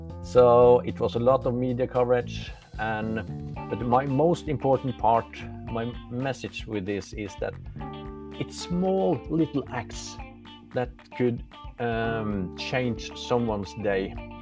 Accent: Molde, Møre og Romsdal, Norway; I'm running to my hometown, Molde, a small village on the west coast of Norway.

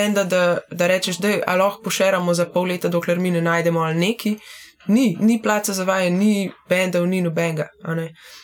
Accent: Radovljica, Upper Carniola, Slovenia; In sploh tle na Gorenjskem, ne, to se pravi, sem iz Radovljice, tle scene ni.

